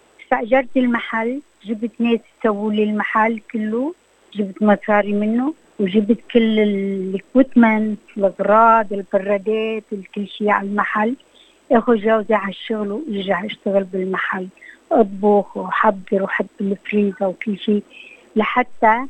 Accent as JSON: {"language": "Arabic", "town": "Rashaya al-Fukhar", "region": "Nabatieh Governorate", "country": "Lebanon", "moved": "yes", "lives_now": "Wagga Wagga, Australia", "said": "أنا أصلي من لبنان، من رشايا الفخار، جيت على أستراليا سنة 1968. أنا جيت بالباخرة على أستراليا"}